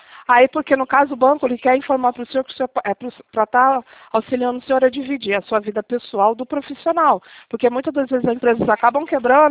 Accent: Rio de Janeiro, Brazil; eu sou do Rio de Janeiro.

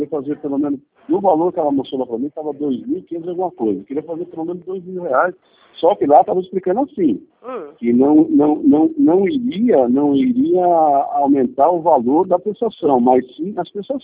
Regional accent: Barueri, São Paulo, Brazil; Isso, sou de Barueri.

